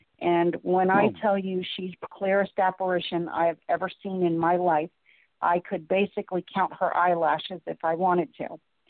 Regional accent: United States; Like you said, I'm Native American and grew up in it. So I've always had a feel for it.

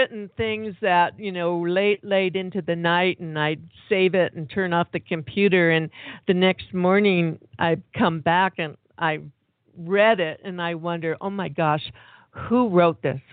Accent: Michigan, United States; Well, I'm from Michigan, but you know, Don, I have been to Key West.

